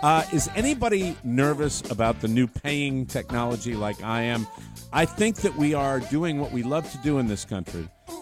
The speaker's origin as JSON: {"language": "English", "country": "Ireland", "said": "Because you know, I'm Irish."}